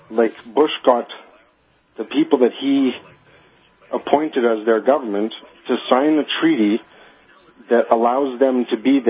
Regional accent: Canada; I'm a Canadian personally, and I'm a patriot. I love Canada and all

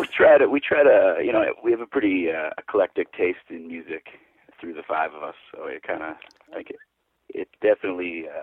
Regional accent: Thunder Bay, Ontario, Canada; We're from Thunder Bay, Ontario, so we're kind of just outside, not really just outside Winnipeg, but really the only town between Winnipeg and Toronto, just a big town, you know.

